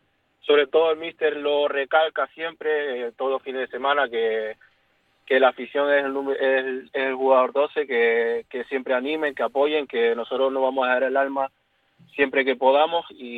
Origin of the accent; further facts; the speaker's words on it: Canary Islands, Spain; yo vengo de las Islas Canarias, yo no estoy acostumbrado a estar 9, 8 horas en bus